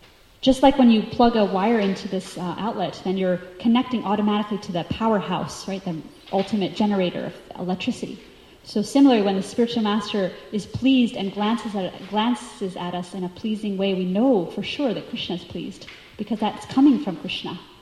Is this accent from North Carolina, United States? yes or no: yes; North Carolina, United States; I grew up in North Carolina, and there was like a few spirit of my spiritual inspirations that would come regularly.